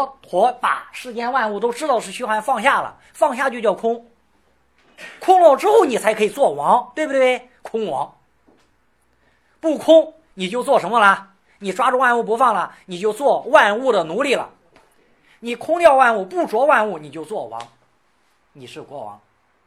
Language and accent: Chinese; Shandong, China; 看起来就是我们山东人啊，啊，琢磨赶磨啊，我们山东那么说